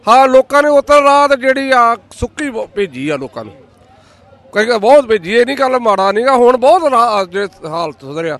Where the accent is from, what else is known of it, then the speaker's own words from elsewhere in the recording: Jania, Punjab, India; ਇਹ ਸਾਡਾ ਜਾਣੀਆਂ ਪਿੰਡ ਅਮਰਾਜੜੇ ਲਾਗੇ।